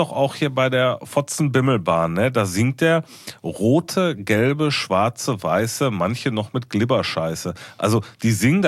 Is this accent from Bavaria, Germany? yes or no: no; North Rhine-Westphalia, Germany; Ey, ganz ehrlich, wir sind aus dem Pott und ich finde halt so ein gewisses Assi-Sein auch gar nicht schlimm.